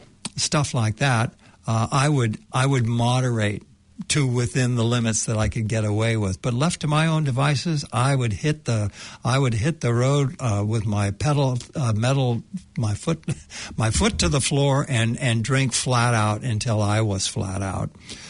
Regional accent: United States; moved away as an adult; now in New Zealand; You can tell from my accent that I hail from North America, but I moved to New Zealand 50 years ago

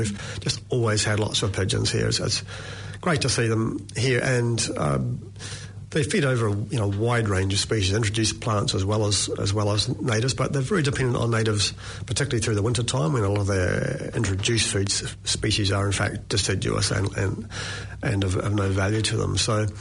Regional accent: New Zealand; I am a New Zealander. I've grown up in that New Zealand natural environment.

